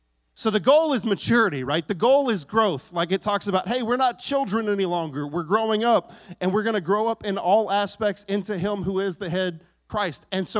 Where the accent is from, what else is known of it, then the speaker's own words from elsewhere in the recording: Texas, United States; I guess you've got some Yankee in you, and I am not. I'm from Texas. But I'm like a Texified Yankee